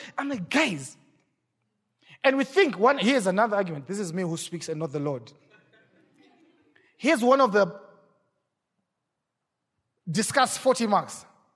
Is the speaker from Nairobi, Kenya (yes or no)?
no; Kisumu, Kisumu County, Kenya; English is a second language; Like, no, you know, we are all here from Kisumu.